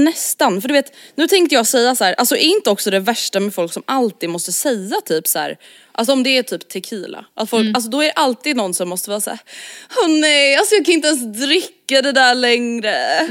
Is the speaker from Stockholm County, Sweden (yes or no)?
yes; Stockholm, Stockholm County, Sweden; Men en sak ska jag säga som stockholmare